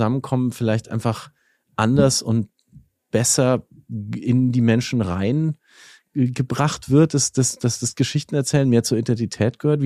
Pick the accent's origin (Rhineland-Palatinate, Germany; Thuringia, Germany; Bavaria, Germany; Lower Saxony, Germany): Bavaria, Germany; Nuremberg; wir sind sehr scheu als Nürnberger